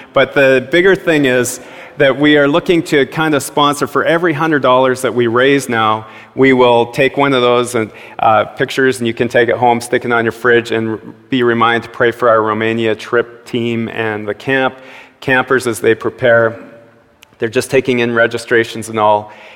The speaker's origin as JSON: {"language": "English", "country": "Canada", "said": "wow, yes, I am Canadian."}